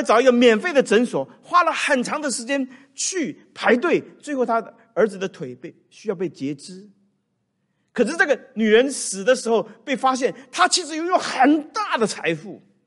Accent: China; 我常常在想，我们都中国人很喜欢送礼，对不对？

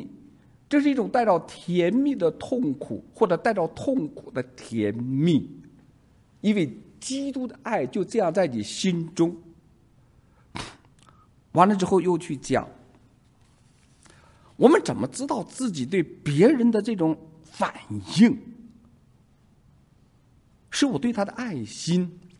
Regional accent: China; 我们中国人，特别是男人啊

